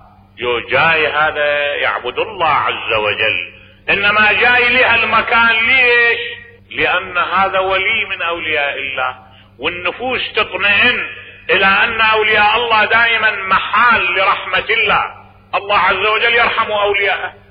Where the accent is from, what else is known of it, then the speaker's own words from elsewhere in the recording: Najaf, Najaf Governorate, Iraq; لان انا ابن النجف واعرف النجف